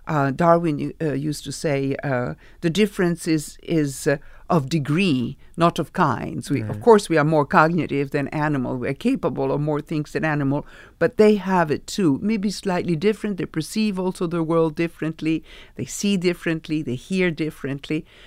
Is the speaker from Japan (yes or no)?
no; Italy; English is a second language; I grew up in Italy.